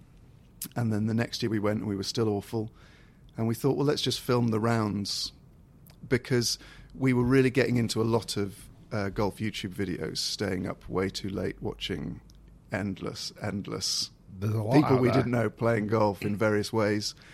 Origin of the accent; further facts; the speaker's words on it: Bristol, South West England, United Kingdom; also born or lived in London; about 3 years ago, I moved out of London from Bristol originally, but I moved out of London and I got a text.